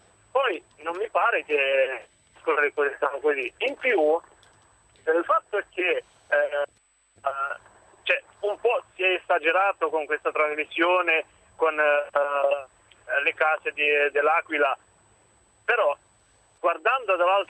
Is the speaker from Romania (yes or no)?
yes; Romania; io sono rumeno e ho vissuto sotto la dittatura di Ceausescu